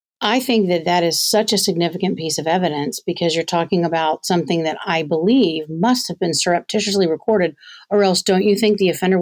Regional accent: the South, United States; I grew up in the South.

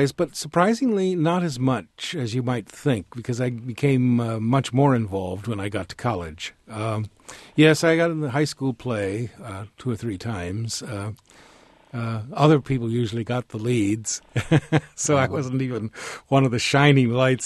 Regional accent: Minnesota, United States; In Minnesota, in southeastern Minnesota, on the Mississippi River.

